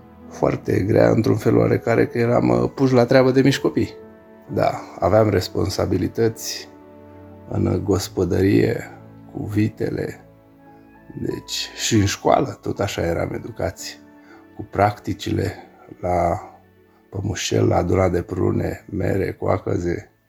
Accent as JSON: {"language": "Romanian", "town": "Câmpulung", "region": "Argeș", "country": "Romania", "said": "Câmpul Mușel, am 50 de ani, născut pe o dată oarecare, 1 aprilie."}